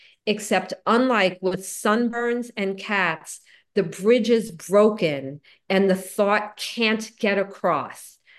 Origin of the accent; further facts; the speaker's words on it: Florida, United States; now in New Jersey, United States; I grew up in Florida. I don't know why I ever left Florida to go up to the freezing cold of New Jersey, but I did.